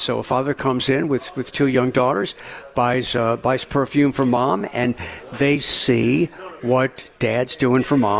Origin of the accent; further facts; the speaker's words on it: Metairie, Louisiana, United States; also born or lived in New Orleans; I mean, I was born in New Orleans at Turo, but my family moved out to Metairie very early on because houses were less expensive. So I did grow up in Metairie